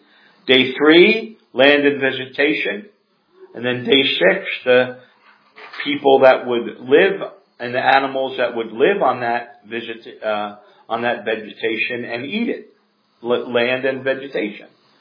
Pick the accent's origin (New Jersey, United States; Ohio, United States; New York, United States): New Jersey, United States; Now, of all of you, you grew up in Connecticut, I grew up in New Jersey.